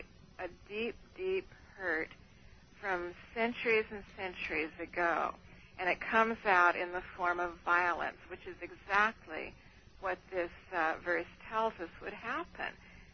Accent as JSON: {"language": "English", "region": "Montana", "country": "United States", "also_born_or_lived": "Oregon", "said": "I'm from Montana, and there's a little tribe up there of Native Americans"}